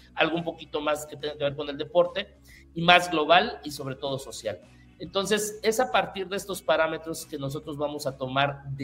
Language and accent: Spanish; Mexico; es un deporte que tal vez en México, en mi país, no es tan famoso